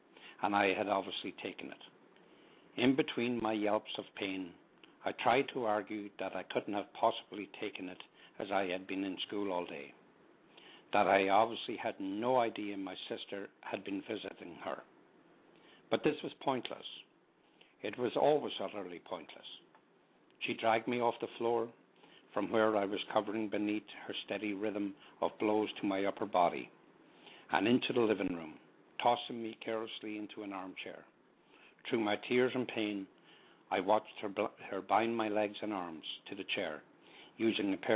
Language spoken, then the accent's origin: English; Tullamore, County Offaly, Ireland; now in New Jersey, United States; I live in New Jersey in the United States. I'm originally from Tullamore, Ireland.